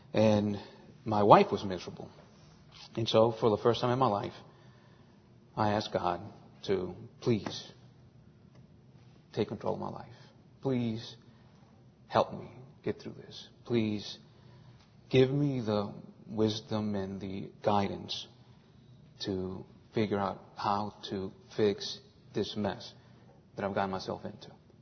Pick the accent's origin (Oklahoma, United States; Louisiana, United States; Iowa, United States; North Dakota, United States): Louisiana, United States; New Orleans; now in Covington, United States; moved back to Covington, which I was actually from the New Orleans area. Moved to Covington with my girlfriend.